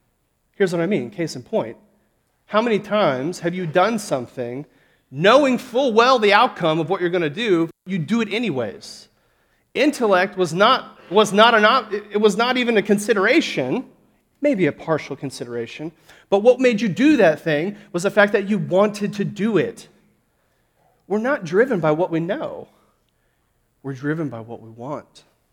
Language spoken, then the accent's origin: English; Texas, United States; Now, you giggle, you laugh, because we're from Texas